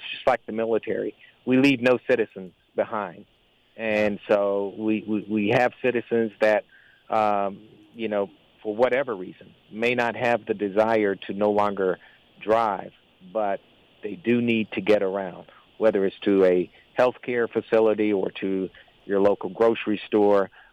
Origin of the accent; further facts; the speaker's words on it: Wilson, North Carolina, United States; I'm originally from Wilson, North Carolina